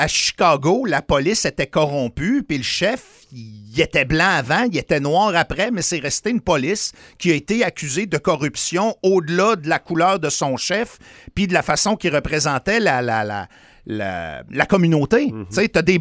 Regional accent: Quebec, Canada; en tant que Québécois blanc

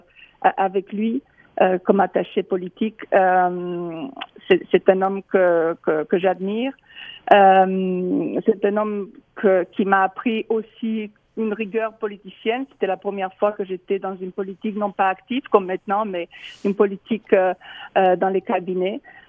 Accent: Brome-Missisquoi, Quebec, Canada; j'étais annoncée chez moi à Bromissisquoi.

